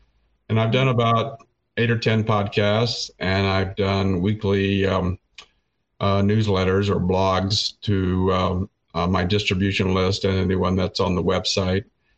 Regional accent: Oklahoma, United States; moved away as an adult; also born or lived in Texas / London, United Kingdom / New York; now in Michigan, United States; starting with my home state of Oklahoma, moving to Texas, then to London, England, then to New York, and then to Michigan 22 years ago.

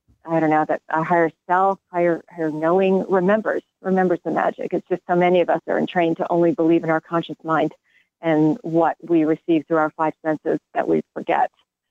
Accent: Ireland; Yes, and I'm Irish.

